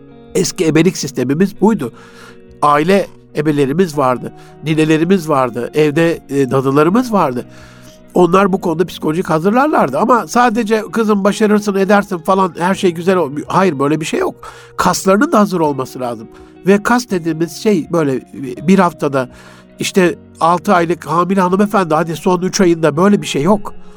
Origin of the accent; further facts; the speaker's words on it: Gaziantep, Turkey; accent: Antep; Antep ağzıyla ammanı bileyim mam derler bizim oralarda.